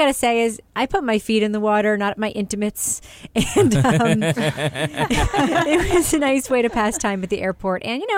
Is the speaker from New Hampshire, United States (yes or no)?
yes; New Hampshire, United States; I'm from New Hampshire, after all.